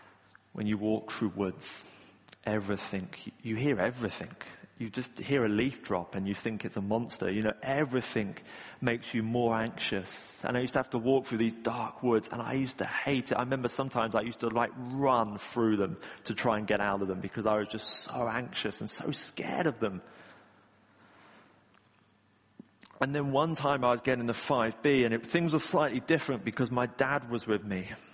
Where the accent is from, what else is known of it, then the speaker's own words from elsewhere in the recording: Patcham, South East England, United Kingdom; I grew up in Patcham, and Patcham's a nice place, I think. I don't know what it's like now. Probably not great since I left.